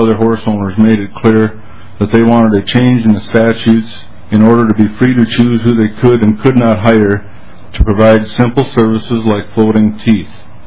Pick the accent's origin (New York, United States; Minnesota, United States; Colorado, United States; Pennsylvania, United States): Minnesota, United States; Sacred Heart; I'm from Sacred Heart, Minnesota, and I'm here representing a few hundred horse owners in the state.